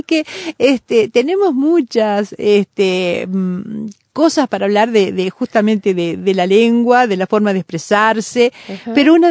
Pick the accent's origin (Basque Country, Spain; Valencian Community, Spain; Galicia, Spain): Basque Country, Spain; Yo como vasca me pongo muy brava.